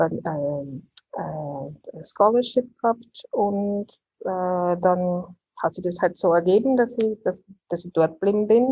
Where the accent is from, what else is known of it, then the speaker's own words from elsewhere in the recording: Wels, Upper Austria, Austria; also born or lived in Vienna; also ich bin Oberösterreicherin, wie du aus Wels, und bin aufgewachsen in Wels und dann nach der Matura nach Wien, um zu studieren.